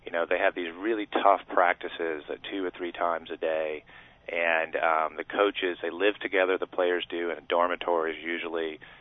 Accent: North Carolina, United States; I love sports, and I grew up in North Carolina, so I love basketball.

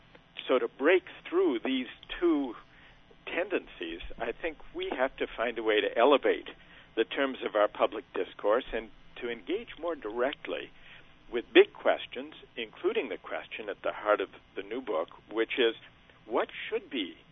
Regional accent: Minneapolis, Minnesota, United States; I grew up in the Midwest in Minneapolis, was a Minnesota Twins fan, and would go to the ballpark.

